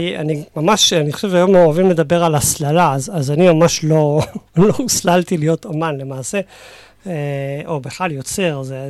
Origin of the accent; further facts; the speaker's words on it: Kibbutz Hatzerim, Southern District, Israel; אני בן קיבוץ חצרים במקור.